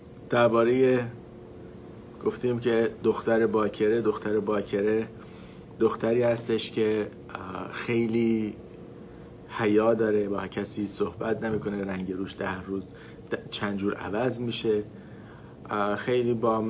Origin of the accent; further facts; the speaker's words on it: Iran; اگه ما مال ایران بودیم، ایران اومد، از ایران اومدیم اینجا